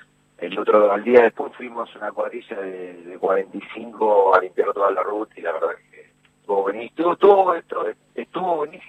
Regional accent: Moreno, Buenos Aires Province, Argentina; moved away as an adult; now in San Martín, Argentina; Yo vivo hace 17 años acá. Yo me vine en el 2002. Yo soy de Buenos Aires, de Moreno.

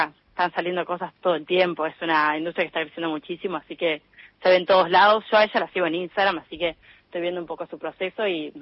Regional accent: Argentina; yo por lo menos en mi carrera soy la única argentina.

